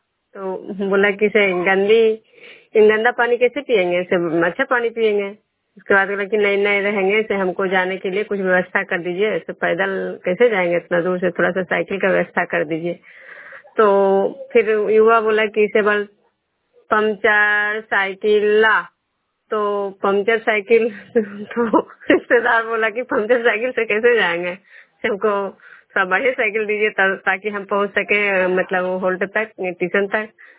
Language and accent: Hindi; Khajra, Bihar, India; मैं बिशनपुर ग्राम खजरा पंचायत नालंदा जिला नगरनसा प्रखंड के निवासी हूँ।